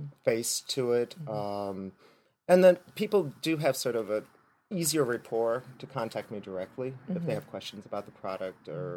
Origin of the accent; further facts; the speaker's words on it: Illinois, United States; now in Kinderhook, United States; I wanted a village environment that was reminiscent of where I grew up back in Illinois.